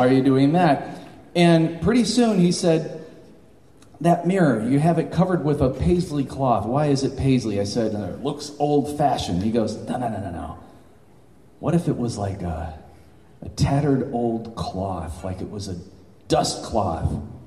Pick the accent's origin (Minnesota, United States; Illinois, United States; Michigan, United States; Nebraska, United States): Michigan, United States; Adrian; He's from my hometown of Adrian, Michigan.